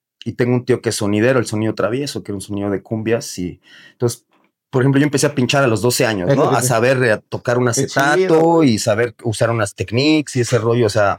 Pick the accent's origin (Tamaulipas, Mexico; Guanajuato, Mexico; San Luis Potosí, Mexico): San Luis Potosí, Mexico; born there; Yo nací en San Luis Potosí, en la capital de San Luis Potosí.